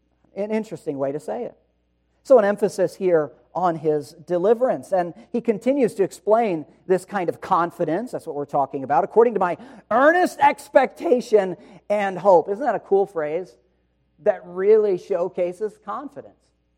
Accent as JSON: {"language": "English", "region": "Indiana", "country": "United States", "said": "And we are from Indiana, our family is, and so we would watch the Indiana Pacers a lot."}